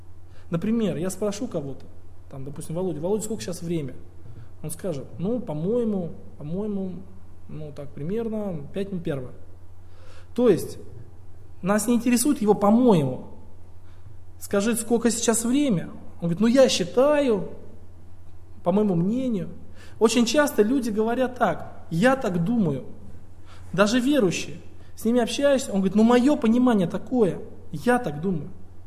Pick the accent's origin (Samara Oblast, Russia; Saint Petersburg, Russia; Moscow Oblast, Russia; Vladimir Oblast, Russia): Samara Oblast, Russia; Tolyatti; moved away; Я приехал сюда из России. Из Тольятти.